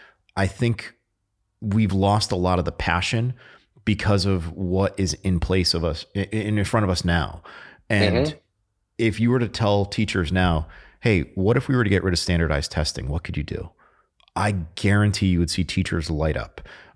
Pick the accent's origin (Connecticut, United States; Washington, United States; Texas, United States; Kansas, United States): Connecticut, United States; I grew up in Connecticut, so, you know, what was, you know, frequent in the news were Native Americans and the casino.